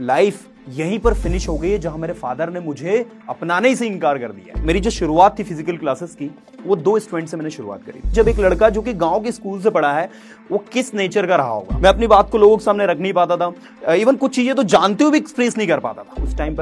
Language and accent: Hindi; Loni, India; तो मैं एक बहुत छोटे गांव से बिलोंग करता हूं, मेरे गांव का नाम है लोनी।